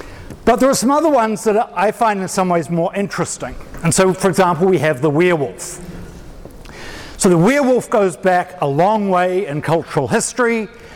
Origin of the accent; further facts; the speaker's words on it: New Zealand; now in Tennessee, United States; I'm a New Zealander, which is why I speak funny.